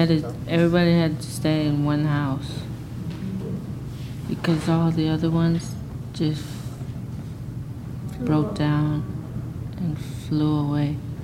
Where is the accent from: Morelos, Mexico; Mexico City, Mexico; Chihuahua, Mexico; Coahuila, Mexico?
Coahuila, Mexico; Coahuila.